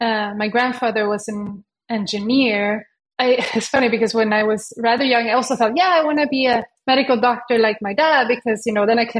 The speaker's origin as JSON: {"language": "English", "town": "Malmö", "region": "Skåne", "country": "Sweden", "said": "I'm from Sweden and south of Sweden, like Sweden's third biggest city."}